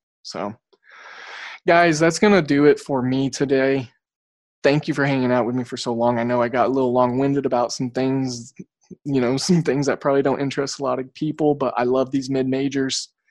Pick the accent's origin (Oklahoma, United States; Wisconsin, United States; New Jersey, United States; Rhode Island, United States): Oklahoma, United States; I grew up in Oklahoma. Math was not our strong suit.